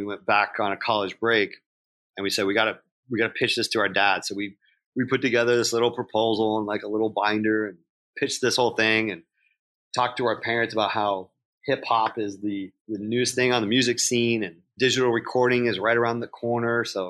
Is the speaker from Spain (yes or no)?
no; California, United States; growing up in California, it's like everybody wanted to have their garage band and do their tape